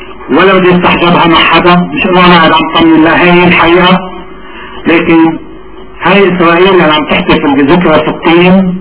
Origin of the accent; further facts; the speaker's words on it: Lebanon; وأنا لبناني يبنى لبناني